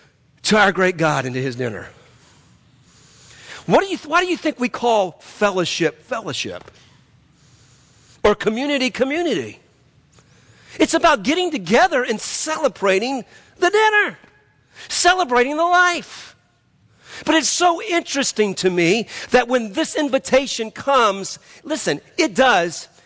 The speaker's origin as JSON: {"language": "English", "town": "New Orleans", "region": "Louisiana", "country": "United States", "said": "I want it sweet, I want it tasty, because I'm from New Orleans, by gosh."}